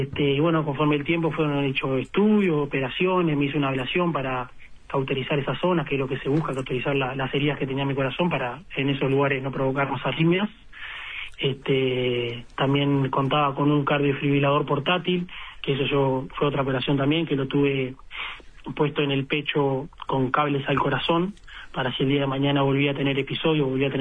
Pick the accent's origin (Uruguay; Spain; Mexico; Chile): Uruguay; Minas, Lavalleja; yo cobertura médica yo tenía acá en Minas, porque yo soy de Minas, ¿no? Uh-huh. Bueno, en ese entonces estaba viviendo en Montevideo